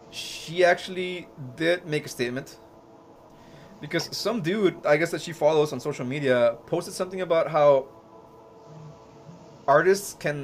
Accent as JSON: {"language": "English", "country": "Mexico", "tie": "born or raised there", "said": "growing up in Mexico, this isn't, like, a shock to me"}